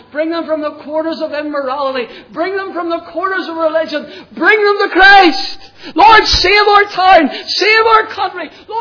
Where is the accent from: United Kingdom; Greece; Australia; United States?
United Kingdom; Portadown, Northern Ireland; My hometown, Portadown, is broken sin.